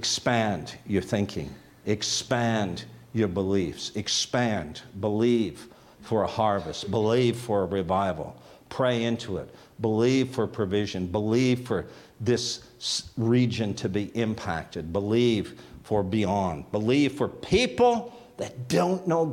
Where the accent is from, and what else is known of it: Toronto, Ontario, Canada